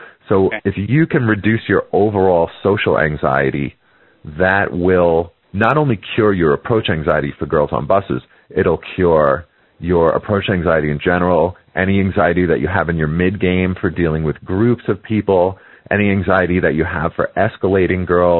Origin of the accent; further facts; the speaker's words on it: New York, United States; I'm from New York, and I used to approach girls in the subway